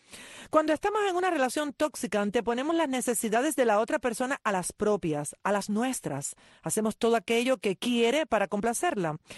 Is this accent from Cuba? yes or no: yes; Cuba; born there; estamos al aire para toda mi gente linda de mi país natal en Cuba.